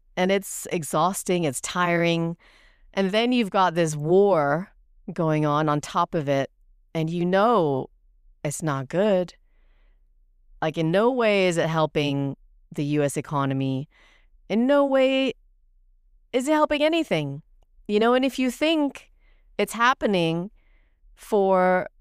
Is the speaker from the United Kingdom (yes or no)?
yes; England, United Kingdom; also born or lived in Germany; now in United States; when I moved to the U.S., I moved here from Germany. We lived in England. I grew up in England